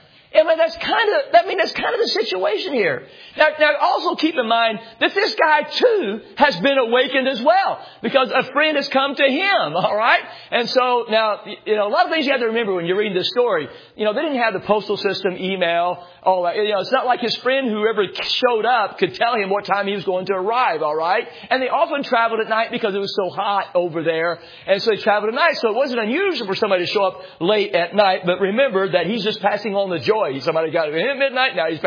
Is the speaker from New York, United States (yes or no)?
no; Illinois, United States; But I grew up with it in Illinois.